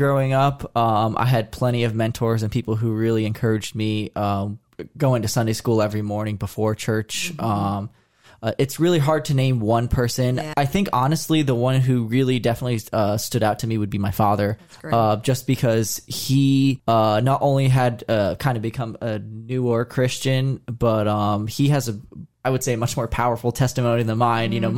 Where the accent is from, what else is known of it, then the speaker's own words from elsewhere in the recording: New Jersey, United States; I grew up in New Jersey. That's where my parents had lived prior.